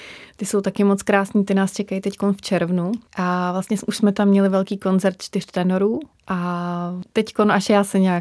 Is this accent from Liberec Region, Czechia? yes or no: yes; Liberec Region, Czechia; já jsem vyrůstala na chalupě, že u Máchova jezera, kde jsem tam běhala jako v lesích.